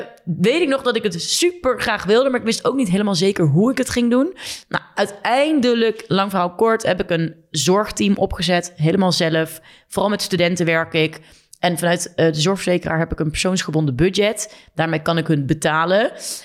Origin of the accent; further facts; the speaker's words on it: Groesbeek, Gelderland, Netherlands; now in Nijmegen, Netherlands; Ik kom uit Groesbeek, een dorpje naast Nijmegen. Daar woonden mijn ouders nog steeds.